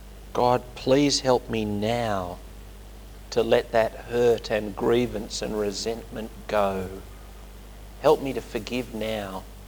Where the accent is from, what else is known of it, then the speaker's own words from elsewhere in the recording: West Pennant Hills, New South Wales, Australia; I grew up living in West Pennant Hills, on Pennant Hills Road